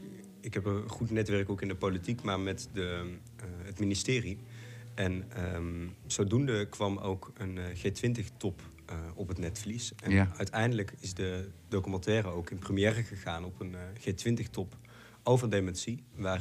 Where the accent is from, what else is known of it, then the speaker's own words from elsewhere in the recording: Netherlands; En dat horen we heel graag van onszelf als Nederlanders.